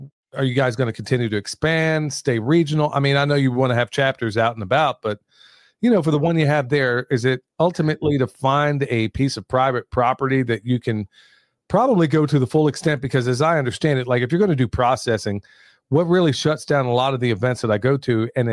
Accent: Midwest, United States; I grew up in the Midwest, and I'm used to seeing the sunrise and the sunset every single day.

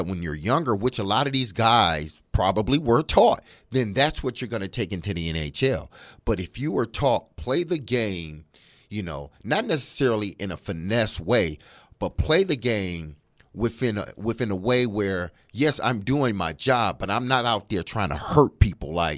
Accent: Detroit, Michigan, United States; Like, I grew up around it in Detroit

